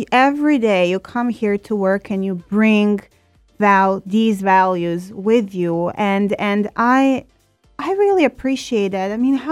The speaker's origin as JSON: {"language": "English", "country": "Serbia", "tie": "born or raised there", "second_language": "English", "said": "I grew up in Serbia. I don't know if you can say by my accent a little bit."}